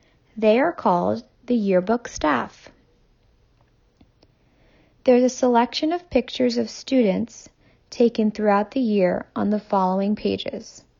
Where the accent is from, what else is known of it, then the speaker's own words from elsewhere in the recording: Maine, United States; I am from Maine in the United States of America.